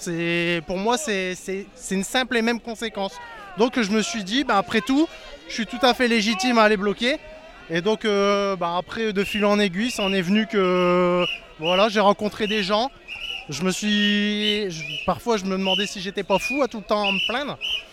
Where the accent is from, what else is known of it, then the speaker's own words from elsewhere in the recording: Liévin, Hauts-de-France, France; parce que c'est dans ma ville, moi je suis de Liévin